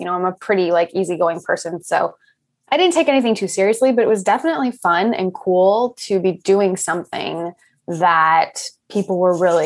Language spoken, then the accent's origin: English; Los Angeles, California, United States; I had done it a bit when I was younger before The OC because I grew up in Los Angeles.